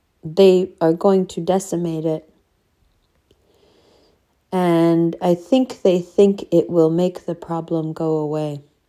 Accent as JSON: {"language": "English", "region": "New York", "country": "United States", "tie": "born or raised there", "said": "I grew up in New York. I grew up around this shit."}